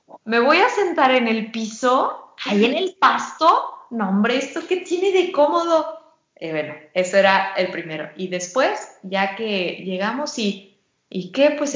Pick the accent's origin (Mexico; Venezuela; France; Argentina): Mexico; Pero cuando vienes completamente siendo mexicano y te adaptas a este nuevo contexto, pues bueno, es también toda una aventura